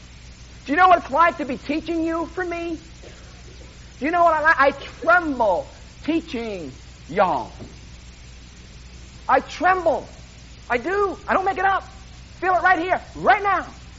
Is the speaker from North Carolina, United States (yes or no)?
no; Manhattan, New York, United States; I'm from Manhattan, as we all know.